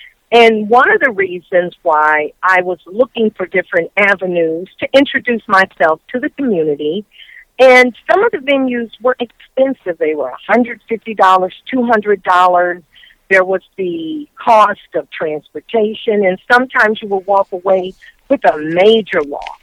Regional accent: St. Louis, Missouri, United States; when I was doing a book signing in St. Louis, my hometown, and I had just came from Indianapolis where I had a great book signing.

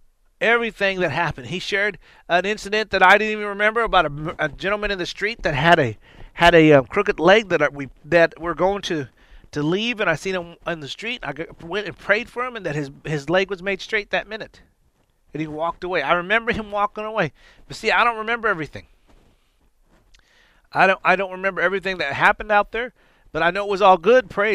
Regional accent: India; I'm from India

